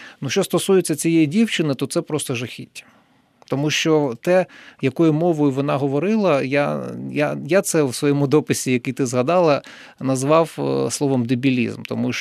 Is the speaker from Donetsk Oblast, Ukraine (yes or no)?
yes; Donetsk, Donetsk Oblast, Ukraine; first language Russian; Ukrainian is a second language; моя батьківська мова російська, я в дитинстві говорив і твоя, так? Тому що ти з Криму, я з Донецька.